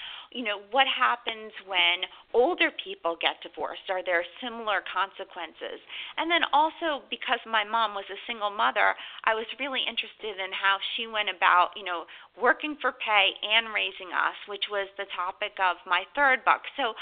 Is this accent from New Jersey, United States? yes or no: yes; New Jersey, United States; And then, you know, I grew up in New Jersey